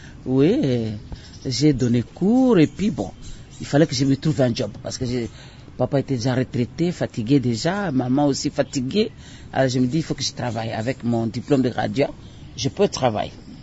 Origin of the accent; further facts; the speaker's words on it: Aketi, Bas-Uélé, DR Congo; Mon enfance, j'ai passé mon enfance à Akéti.